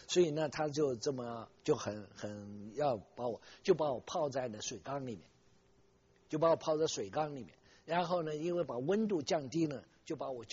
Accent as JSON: {"language": "Chinese", "region": "Chongqing", "country": "China", "tie": "born or raised there", "also_born_or_lived": "Nanjing", "said": "我这个人呢，一生下来呢，我在南京出生，南京出生了，我们就到了重庆"}